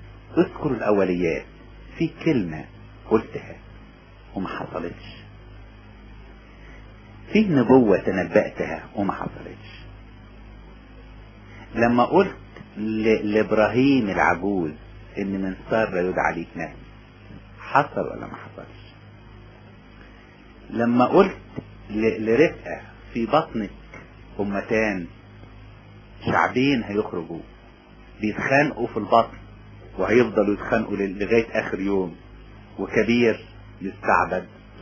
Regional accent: Upper Egypt, Egypt; يعني في مثل عندنا في الصعيد يقولك انت تريد وانا اريد والله يفعل ما يريد

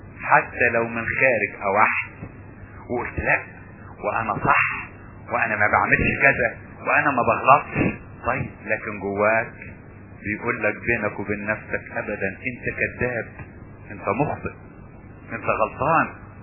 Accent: Egypt; عندنا في مصر يشنقوه

